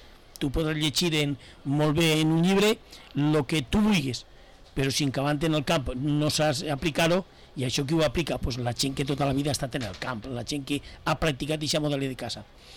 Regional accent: Valencian Community, Spain; jo traque el pit, jo sóc de València

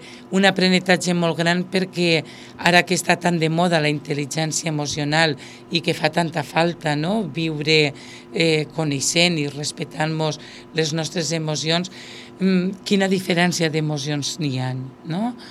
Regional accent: Almassora, Valencian Community, Spain; jo soc d'Almassora, del poble del Costaet

